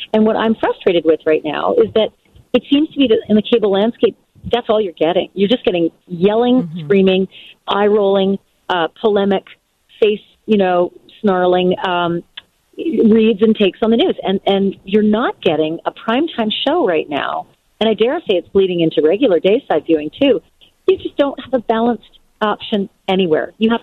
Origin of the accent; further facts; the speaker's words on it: United States; I'm not being served as an American, and I would like a nice, unbiased product out there.